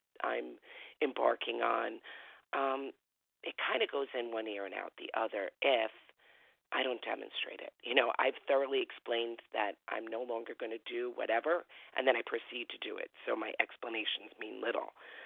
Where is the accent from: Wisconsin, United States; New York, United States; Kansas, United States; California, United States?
New York, United States; Yeah, hi, good morning. … I'm from New York.